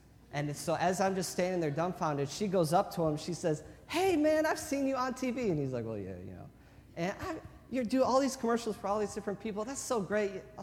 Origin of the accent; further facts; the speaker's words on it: Lansing, Michigan, United States; I'm from Lansing. I grew up right off Pennsylvania, just south of 496.